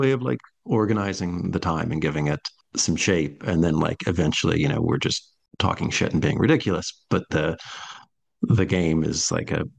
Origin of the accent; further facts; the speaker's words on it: United States; And as an American who, like most Americans, doesn't really know that much about other cultures, that sounds plausible to me